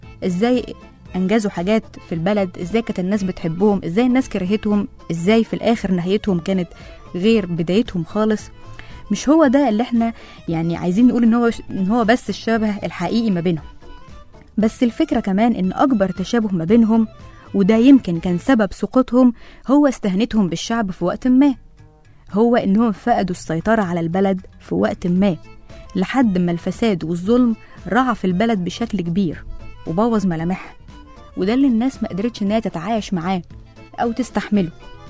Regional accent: Egypt; احنا كشعب مصري

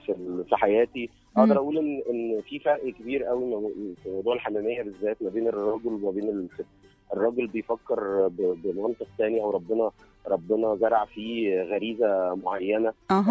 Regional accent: Egypt; now in Brussels, Belgium; يعني الإقامة عايش برا مصر من فترة.

